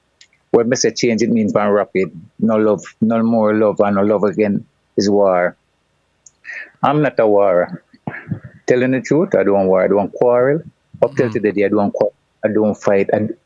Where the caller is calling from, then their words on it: Jamaica; I'm calling from Jamaica.